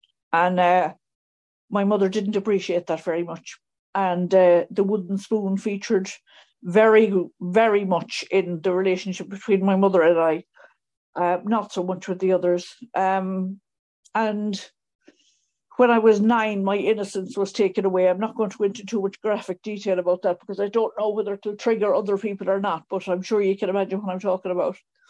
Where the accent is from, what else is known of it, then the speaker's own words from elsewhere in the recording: Connacht, Ireland; I grew up in Mayo, which is in the it's in the West Coast. It's absolutely stunning, but there's nothing to do there.